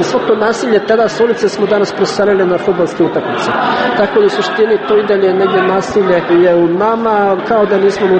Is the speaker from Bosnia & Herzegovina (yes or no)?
yes; Republika Srpska, Bosnia & Herzegovina; Dolazim iz Bosne i Hercegovine, dolazim iz Republike Srpske, ja sam taj bosanski Srbin